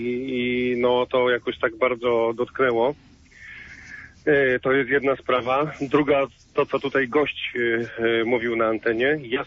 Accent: Poznań, Greater Poland Voivodeship, Poland; jestem poznaniakiem

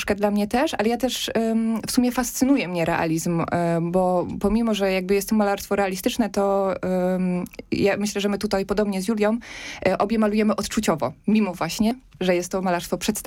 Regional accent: Silesian Voivodeship, Poland; now in Warsaw, Poland; ja jestem ze Śląska oryginalnie.

